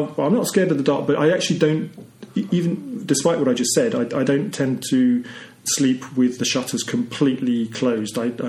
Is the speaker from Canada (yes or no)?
no; England, United Kingdom; I grew up in England.